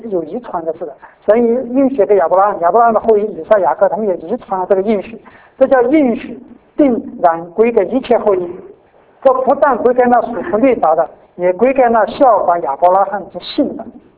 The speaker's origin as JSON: {"language": "Chinese", "country": "China", "said": "其实有时候就是我们是中国人"}